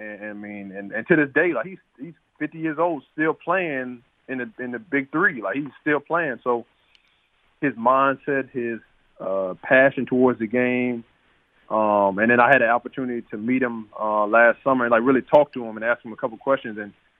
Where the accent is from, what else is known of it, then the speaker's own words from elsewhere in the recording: Baton Rouge, Louisiana, United States; So growing up in Baton Rouge, I mean, everybody know.